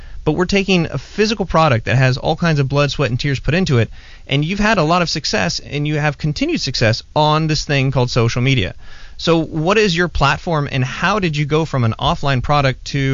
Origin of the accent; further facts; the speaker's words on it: California, United States; And I grew up here in Orange County, but every summer we would go to Catalina.